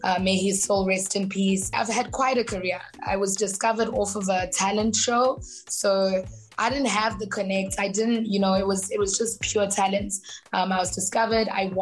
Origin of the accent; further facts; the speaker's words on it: Soweto, Gauteng, South Africa; also born or lived in Indonesia; I grew up in Soweto. I lived around Indonesia. I'm a city girl. I'm a Joburg girl.